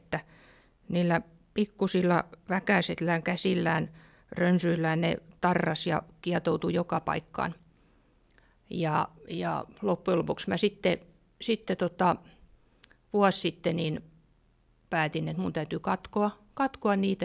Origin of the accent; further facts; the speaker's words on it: Turku, Southwest Finland, Finland; Hei, mä oon turkulainen kuvataiteilija, taidemallari ja graafikko